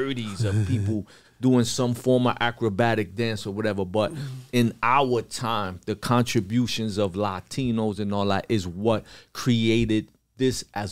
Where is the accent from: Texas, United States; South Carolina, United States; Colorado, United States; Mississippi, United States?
Texas, United States; Brownsville; And I never had that problem growing up in Brownsville where I had to hide who I was.